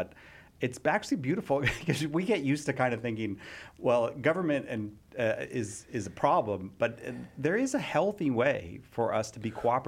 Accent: California, United States; I have to say, as a Californian

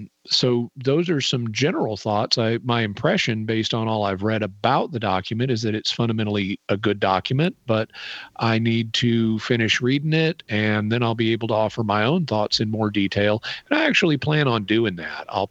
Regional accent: Fayetteville, Arkansas, United States; I'm not actually from Oceanside. I'm from Fayetteville, Arkansas.

